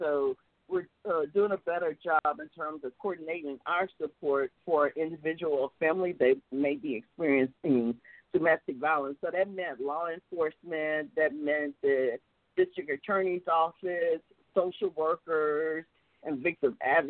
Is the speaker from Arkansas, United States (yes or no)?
yes; West Memphis, Arkansas, United States; I'm actually from West Memphis, Arkansas.